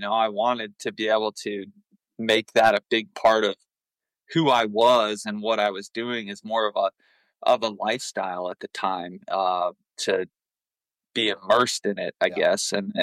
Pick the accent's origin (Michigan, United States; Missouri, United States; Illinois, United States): Michigan, United States; because I didn't have any of that growing up in Michigan. I mean, hell, I hardly ever left, you know, a couple hundred acres.